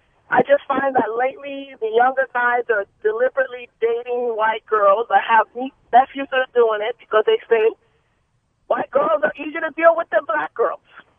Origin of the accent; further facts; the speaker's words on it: Queens, New York, United States; I'm not in New Jersey.